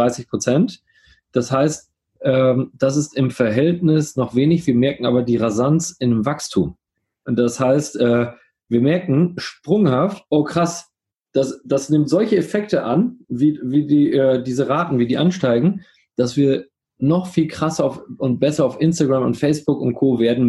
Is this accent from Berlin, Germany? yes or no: no; Coesfeld, North Rhine-Westphalia, Germany; ich komme ja aus Coesfeld